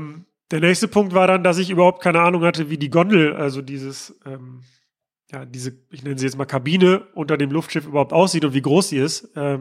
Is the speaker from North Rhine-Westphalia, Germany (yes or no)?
yes; Mülheim an der Ruhr, North Rhine-Westphalia, Germany; Und dann war ich irgendwann mal joggen in meiner Heimatstadt, in Mülheim an der Ruhr